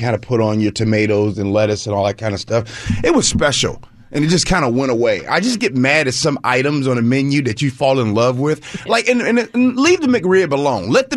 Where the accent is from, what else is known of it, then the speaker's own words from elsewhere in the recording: Midwest, United States; well, I'm from the Midwest.